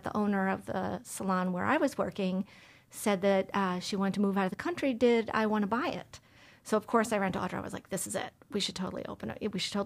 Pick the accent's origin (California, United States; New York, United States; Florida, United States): New York, United States; Queens; I was born and raised in Queens